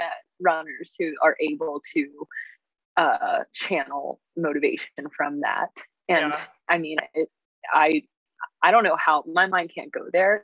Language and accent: English; United States; And as an American, there's just so much competition.